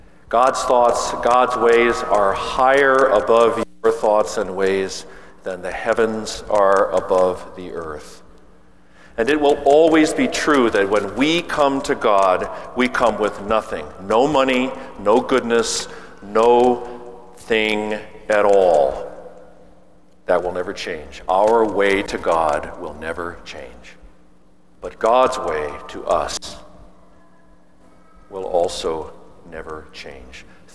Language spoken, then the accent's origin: English; United States; I'm an American. We're a can-do kind of people.